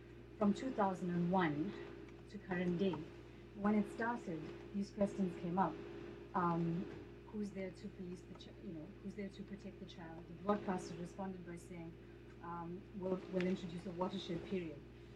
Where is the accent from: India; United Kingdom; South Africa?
South Africa; I'm from South Africa.